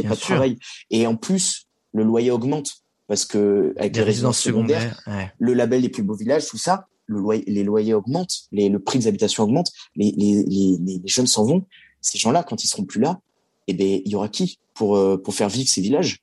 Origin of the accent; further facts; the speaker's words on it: Bordeaux, Nouvelle-Aquitaine, France; now in Paris, France; Moi, je suis à Paris, mais je peux pas te dis rien sur l'histoire de Paris. Je suis de Bordeaux de base